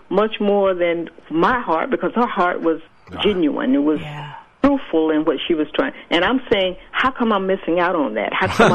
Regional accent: Florida, United States; I grew up in Florida, I like to think about things, how they come together.

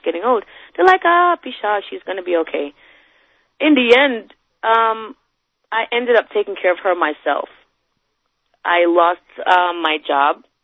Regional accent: Jamaica; I'm from Jamaica

